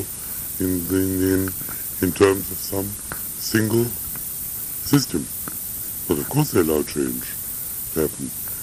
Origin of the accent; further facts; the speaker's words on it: Oxford, South East England, United Kingdom; I come from England. Where in England? Oxford.